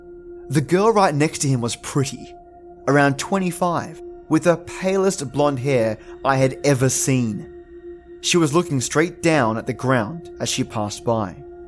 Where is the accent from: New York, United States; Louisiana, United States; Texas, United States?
Texas, United States; Austin; Originally, I'm from Austin, and one thing I can never get used to is the total lack of nightlife here compared to there.